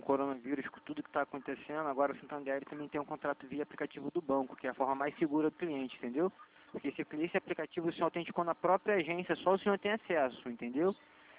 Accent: Rio de Janeiro, Brazil; eu sou de Bangu

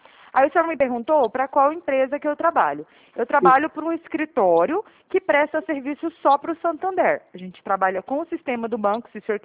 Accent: São Luís, Maranhão, Brazil; born there; Eu nasci lá em São Luís, eu ouvi falar de Icatu.

